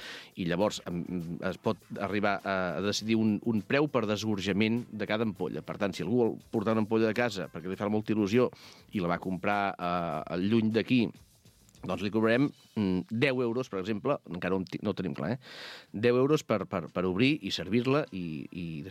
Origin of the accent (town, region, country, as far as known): Catalonia, Spain